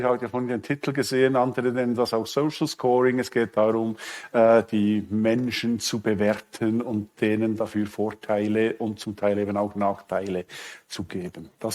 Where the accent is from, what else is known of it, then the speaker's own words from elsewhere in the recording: Bern, Switzerland; Nein, ich bin aus Bern